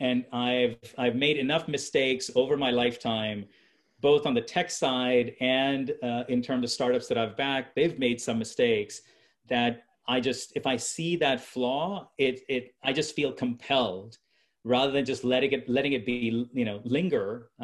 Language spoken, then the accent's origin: English; India; So, you know, being an Indian, I'll give you buy one, get one free.